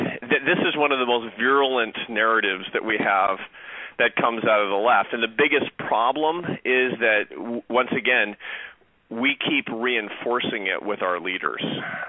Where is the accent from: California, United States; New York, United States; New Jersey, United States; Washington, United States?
Washington, United States; Seattle; I mean, I grew up in Seattle in a liberal family, which is redundant because there are about 8 Republicans in all of Seattle.